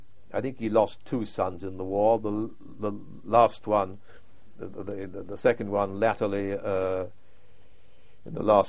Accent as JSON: {"language": "English", "region": "North East England", "country": "United Kingdom", "said": "I'm from Northumberland"}